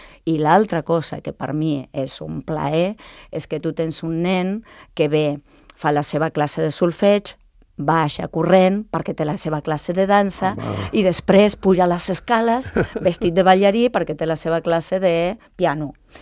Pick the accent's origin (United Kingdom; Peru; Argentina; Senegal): Argentina; Catalan is a second language; now in Spain; Jo sóc argentina, llavors quan jo vaig a l'Argentina per televisió